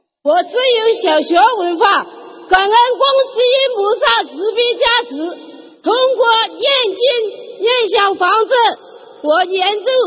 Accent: Nanchang, Jiangxi, China; 我是来自江西南昌的弟子

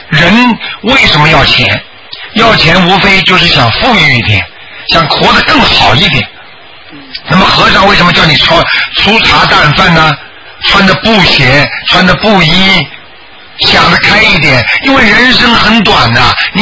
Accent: China; now in Australia; 我们在澳大利亚，但是我们是中国人

